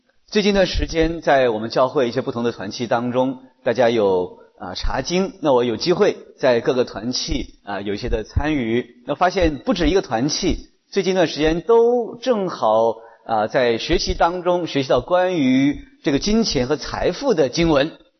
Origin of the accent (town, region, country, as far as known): China